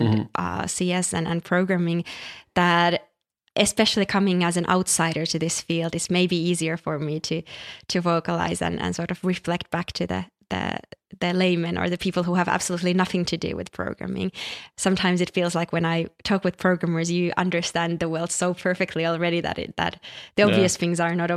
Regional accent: Finland; because I come from Scandinavia or Finland, it would be a red-haired little girl

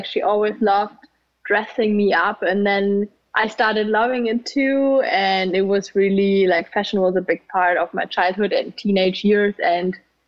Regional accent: Germany; also born or lived in Ukraine; So I was born in Ukraine, actually. So Eastern Europe, but I moved to Germany when I was like in the age of 7. So I would consider this definitely my home, but yeah, I have some different roots.

